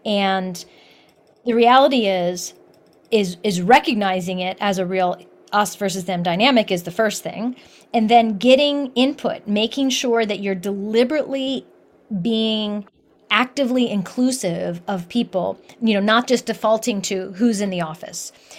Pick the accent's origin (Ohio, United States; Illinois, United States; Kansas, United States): Ohio, United States; Columbus; Now, I grew up in Columbus, Ohio, and I grew up in a very, very homogeneous town in Columbus, Ohio.